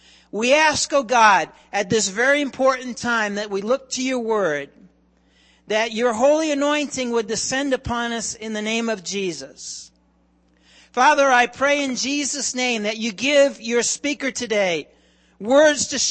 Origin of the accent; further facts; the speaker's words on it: Taunton, Massachusetts, United States; I grew up in Taunton, Massachusetts. And Taunton's a little bit older than the United States.